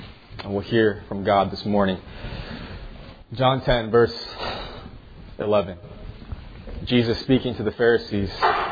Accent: Louisville, Kentucky, United States; I'm from Louisville, Kentucky

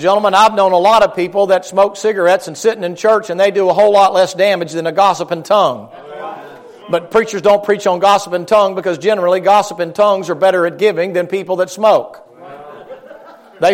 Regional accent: Florida, United States; I'm from Florida, so I'm up here, so I'm bundled up like a stinking snow bunny

